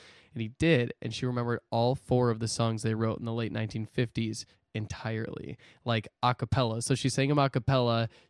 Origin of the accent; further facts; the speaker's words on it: Eden, Wisconsin, United States; but I grew up Catholic in Wisconsin. There was a small town, 500 people in Eden. They call it the Garden of Eden.